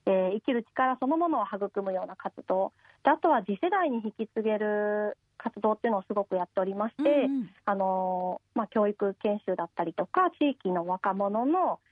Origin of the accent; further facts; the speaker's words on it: Kagawa, Japan; 私四国の香川県でして、